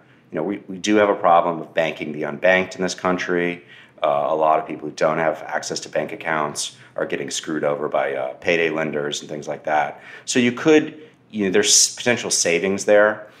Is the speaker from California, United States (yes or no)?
no; Austin, Texas, United States; I mean, I went to the largest crypto mine in America, which is outside of my hometown of Austin, in March of this year.